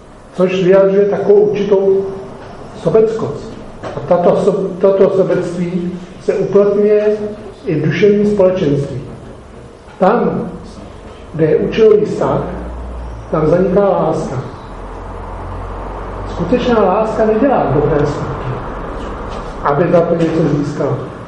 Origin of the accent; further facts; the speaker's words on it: Horní Slavkov, Karlovy Vary Region, Czechia; tím, že jsem vyrůstal v Horní Slavské, kde byly uranové doly